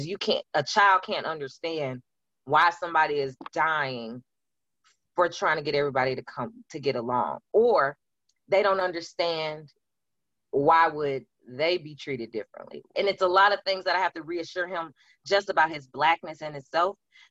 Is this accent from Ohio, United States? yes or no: no; Mississippi, United States; I'm from Mississippi. The first time I actually heard the N-word, I was in sixth grade.